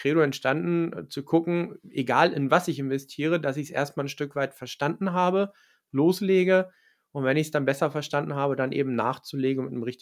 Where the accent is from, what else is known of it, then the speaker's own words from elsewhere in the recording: Wolfsburg, Lower Saxony, Germany; ich komme ja hier aus Wolfsburg, Volkswagen